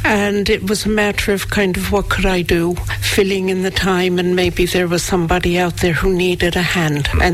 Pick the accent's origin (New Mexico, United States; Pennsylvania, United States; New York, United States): New York, United States; moved away as an adult; now in Killarney, Ireland; I'm from New York State, but I'm a blow-in, and I blew in a long time ago, 40 years ago, I blew into Killarney.